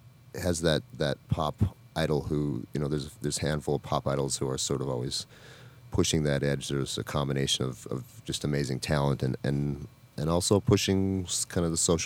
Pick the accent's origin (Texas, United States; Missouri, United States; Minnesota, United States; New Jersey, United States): Minnesota, United States; Growing up in Northwest Minnesota, pretty rural and detached from the world.